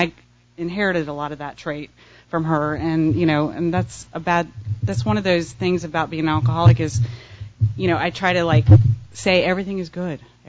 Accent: Vero Beach, Florida, United States; born there; I was born in Vero Beach, Florida, to my mom and dad, obviously.

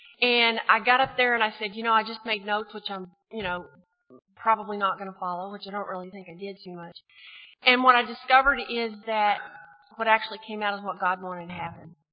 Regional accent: Texas, United States; So, but no, I'm from Texas, and we have, you know, there's the Bible Belt down there, but there's also a Big Book Belt, and I kind of came from that area.

